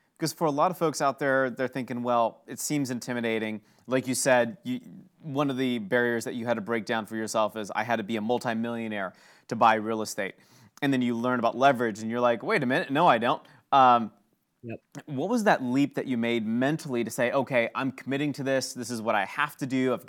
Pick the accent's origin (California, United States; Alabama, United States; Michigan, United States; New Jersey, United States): Michigan, United States; Kalamazoo; In my hometown of Kalamazoo, Michigan, I remember hearing about this.